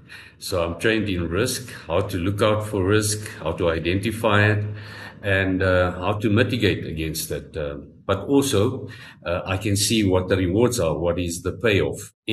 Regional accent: Windhoek, Khomas, Namibia; I was born in Namibia, born in Windhoek, grew up in Windhoek, lived in Windhoek for 50 years, went to school, studied at the University of Namibia

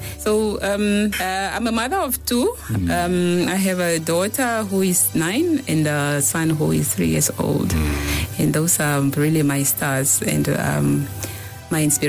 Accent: Katutura, Khomas, Namibia; was born in Katutura many moons ago. I was brought up in Katutura. I went to Katutura schools, starting from Mandume Primary School. And then I matriculated at Eishipena Secondary School.

